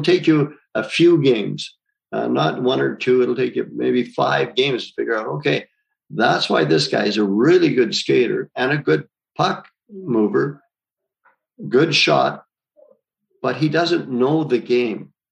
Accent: Italy; when I was growing up in Italy.

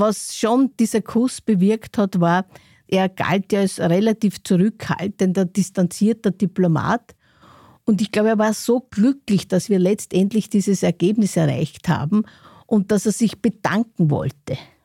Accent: Austria; So wie uns zum Beispiel als Österreicher

